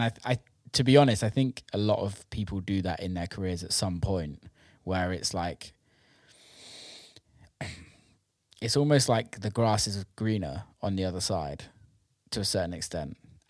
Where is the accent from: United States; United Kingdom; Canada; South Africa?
United Kingdom; Bristol, South West England; Like she didn't know I'm from Bristol and from the UK and like the background behind.